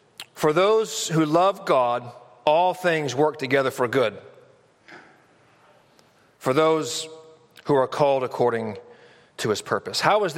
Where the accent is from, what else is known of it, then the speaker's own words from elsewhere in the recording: California, United States; Most of you know that I grew up in California, and I went to college way up in Northern California.